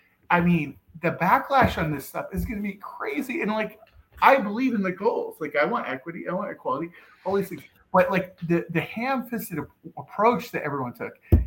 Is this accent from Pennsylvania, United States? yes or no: yes; Pennsylvania, United States; but I come from Pennsylvania, it's sort of a very traditional like Democrat versus Republican state.